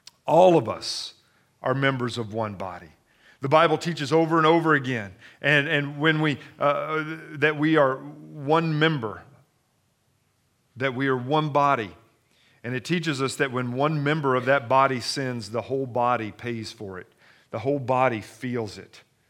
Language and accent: English; Kentucky, United States; When I was a young kid growing up in Kentucky, I worked and I saved money and I bought myself a really cool bicycle.